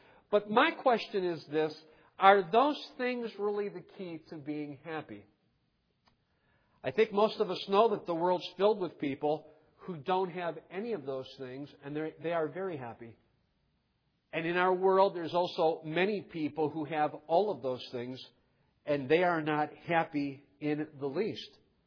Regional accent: Ohio, United States; I'm from Ohio, neighboring state.

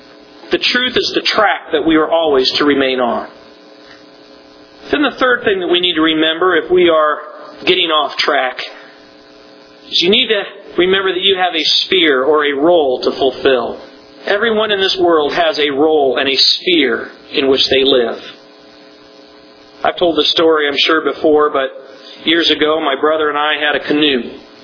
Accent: Colorado, United States; also born or lived in New York; I remember living and growing up in Colorado.

